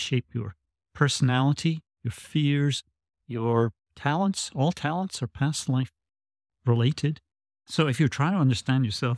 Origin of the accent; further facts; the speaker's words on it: Scotland, United Kingdom; I grew up in Scotland.